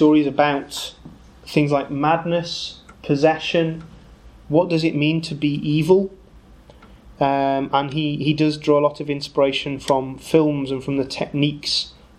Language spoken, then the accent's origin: English; Liverpool, North West England, United Kingdom; Campbell was using Liverpool, his hometown, also my hometown, as one of the main sources of inspiration.